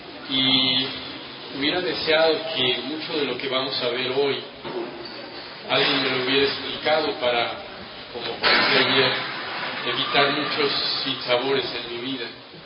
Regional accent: Mexico City, Mexico; born there; Nací en la Ciudad de México en el año 56. Nadie es perfecto, entonces. Y fui criado en una familia católica

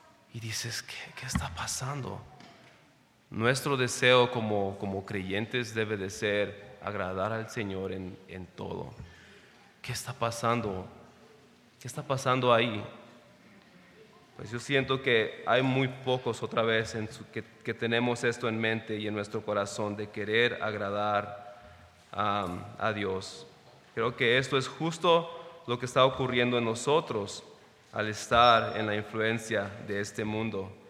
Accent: Los Angeles, California, United States; now in Oregon, United States; cuando moví a Oregon, yo vengo de Los Ángeles y movimos a Oregon hace como 25 años

